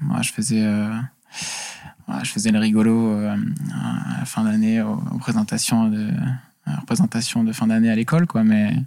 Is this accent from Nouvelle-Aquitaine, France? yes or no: no; Hauts-de-France, France